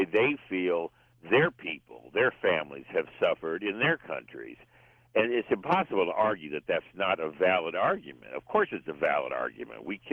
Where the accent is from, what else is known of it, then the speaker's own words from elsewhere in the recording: Texas, United States; also born or lived in Michigan; I was actually raised in Texas. When we moved from Michigan, I grew up in Texas high schools.